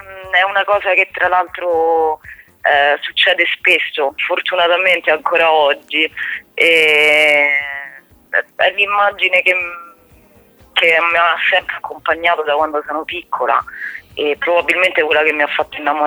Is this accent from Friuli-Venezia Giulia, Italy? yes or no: no; Rome, Lazio, Italy; Romana de Roma, cosa dire?